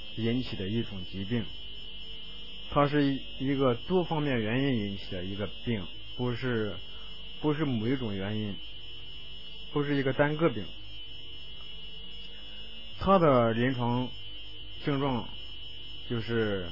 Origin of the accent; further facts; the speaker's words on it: Northeast China, China; accent: Northeastern Mandarin; 咱们东北话是糖积屎